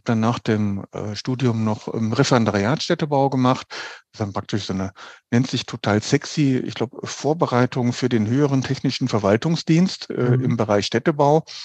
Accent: Düsseldorf, North Rhine-Westphalia, Germany; born there; now in Cologne, Germany; Ich komme aus Düsseldorf, gebürtig.

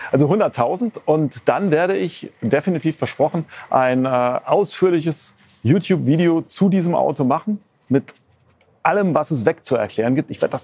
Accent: Rhineland-Palatinate, Germany; Also ich bin ja in der Nähe von Mainz aufgewachsen

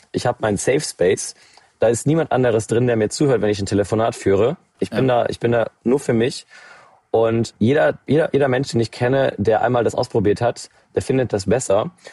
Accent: Bavaria, Germany; Also ich bin aufgewachsen in Bayern, ich habe eine Großfamilie

